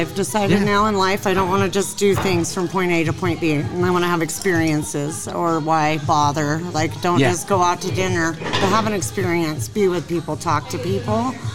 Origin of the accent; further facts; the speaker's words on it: Farmington, United States; I'm from Farmington. … I'm 45 years old. I have two children.